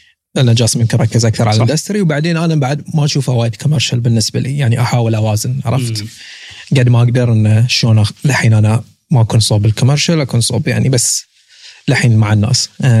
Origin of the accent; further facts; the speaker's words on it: Bahrain; تجربتي أنا كبحريني اشتغل يعني سوى معارض هني في الإمارات وفي السعودية